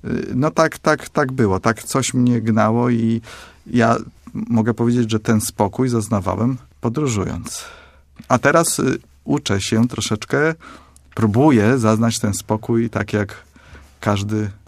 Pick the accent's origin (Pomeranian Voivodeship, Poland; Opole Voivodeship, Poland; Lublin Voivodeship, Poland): Opole Voivodeship, Poland; Opole; bo ja z Opola, oczywiście, pamiętam to też do dziś, moją pierwszą jazdę do Poznania